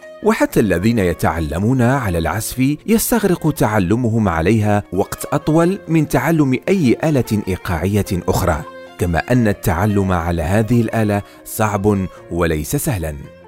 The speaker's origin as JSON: {"language": "Arabic", "country": "Morocco", "said": "بينما عندنا في المغرب وفي سوريا مثلا والشام هي اسمها الدف"}